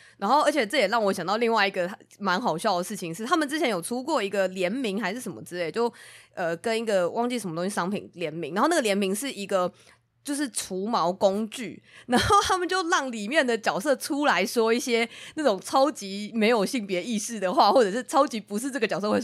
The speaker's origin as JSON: {"language": "Chinese", "country": "Taiwan", "said": "我们直接拿我们是台湾人"}